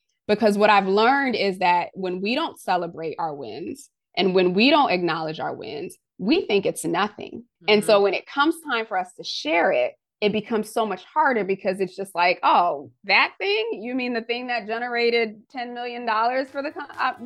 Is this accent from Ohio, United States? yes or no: no; Connecticut, United States; also born or lived in Haiti; So I was actually born in Haiti. And I migrated here to the U.S. Just shy of four. I grew up in Connecticut